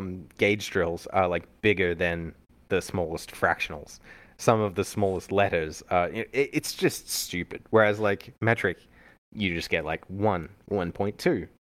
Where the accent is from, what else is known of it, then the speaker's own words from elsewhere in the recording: Australia; So, like, growing up in Australia, yeah, everything was centimeters and kilometers and meters, except when it was people's height and weight.